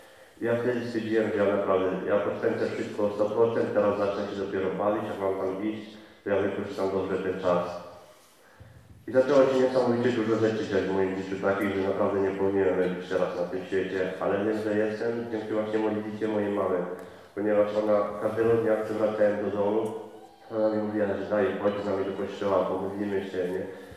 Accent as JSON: {"language": "Polish", "town": "Rzeszów", "region": "Subcarpathian Voivodeship", "country": "Poland", "said": "I wtedy ja ogólnie jestem z Rzeszowa, nie?"}